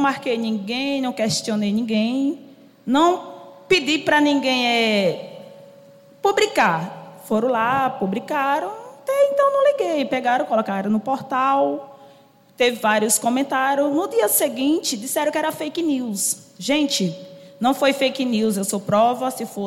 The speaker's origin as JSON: {"language": "Portuguese", "town": "Arapiraca", "region": "Alagoas", "country": "Brazil", "tie": "born or raised there", "said": "Não sou daqui, sou natural de Alagoas, lá de Arapiraca. Estou aqui há 5 anos."}